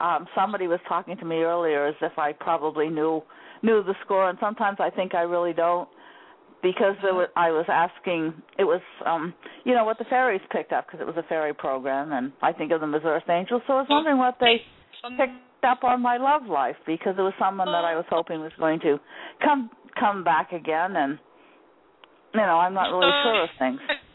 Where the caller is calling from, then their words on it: Maine, United States; I'm calling from Maine